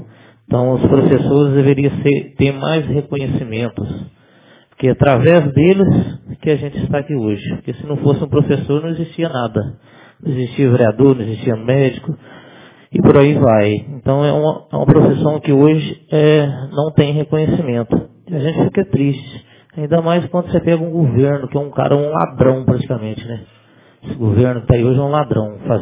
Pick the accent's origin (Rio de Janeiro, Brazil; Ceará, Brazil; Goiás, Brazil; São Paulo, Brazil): São Paulo, Brazil; Jaci; família que eu cresci junto com eles também, tem amigas lá, amigos, que a gente crescemos junto aqui em Jaci.